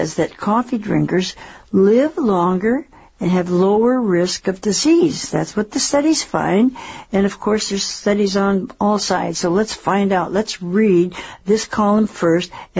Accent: Seattle, Washington, United States; And I came from Seattle, and we always had a cow, and we had milk and fresh milk.

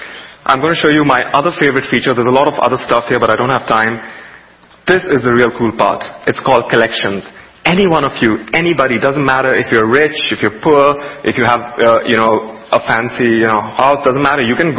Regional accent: India; I grew up in India.

